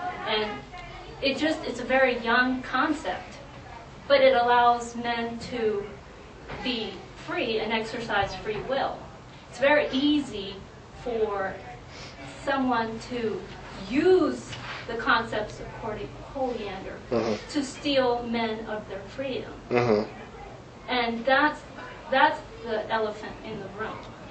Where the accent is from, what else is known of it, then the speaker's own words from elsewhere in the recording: Panama; I grew up in Manuel Noriega's Panama.